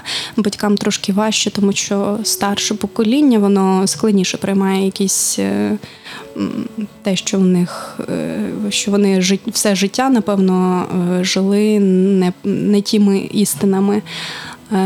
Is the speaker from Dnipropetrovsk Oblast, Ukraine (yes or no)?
no; Donetsk Oblast, Ukraine; first language Russian; Ukrainian is a second language; я з Донецької області сама, і я зростала в російськомовній сім'ї. Ну, як ми говоримо, не російська мова, а східноукраїнська, тому що вона трохи відрізняється від російської.